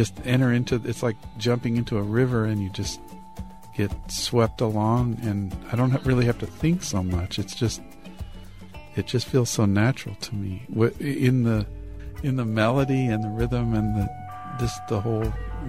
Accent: United States; You know, I come from America and Vinicius comes from Brazil

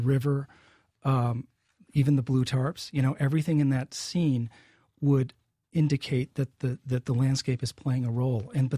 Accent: Michigan, United States; Well, and that story used a lot of my growing up in Michigan and a lot of sort of material from my real life.

